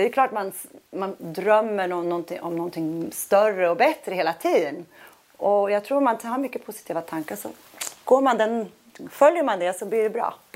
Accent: Sweden; Jag känner mig mest hemma i Sverige

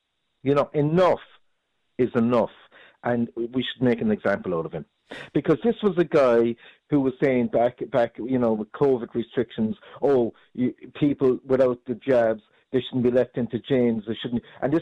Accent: Ireland; I'm just a common man here living in Ireland. I'm Irish citizen all my life.

